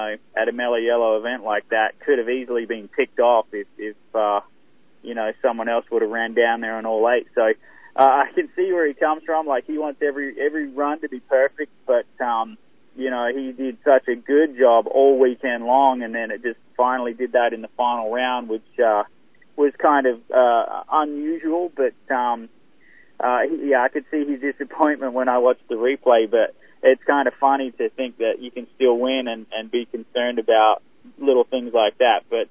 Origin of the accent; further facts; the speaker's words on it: Australia; now in Indianapolis, United States; I live in Indianapolis, but I'm from Australia